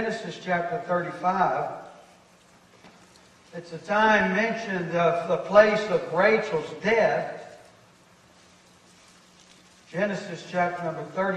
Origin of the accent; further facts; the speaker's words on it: Texas, United States; born there; I was born in Bell County Hospital in Bell County, Texas.